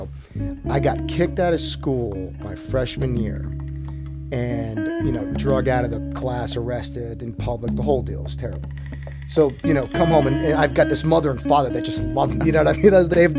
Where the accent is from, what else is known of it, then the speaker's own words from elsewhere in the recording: Weston, Connecticut, United States; now in Atlanta, United States; So I am originally from Weston, Connecticut, small little New England town up in Fairfield County. And I lived there, the mid-90s, and then I moved down here right before the Olympics, and I've been in Atlanta ever since.